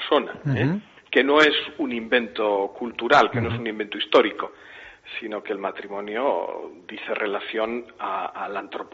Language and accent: Spanish; Logroño, La Rioja, Spain; yo soy de Logroño